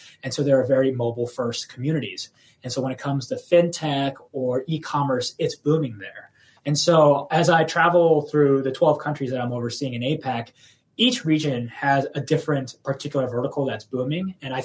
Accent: California, United States; I grew up in the Bay Area and I was very fortunate to work with some amazing companies in the Valley for over a decade.

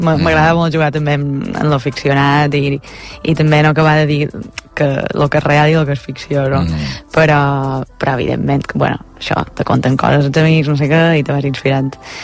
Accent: Lloret de Vistalegre, Balearic Islands, Spain; Vull dir, és un poble d'interior, no? Estem en el centre de Mallorca, de fet, i, bueno, un poble petit, guapo i xafarder.

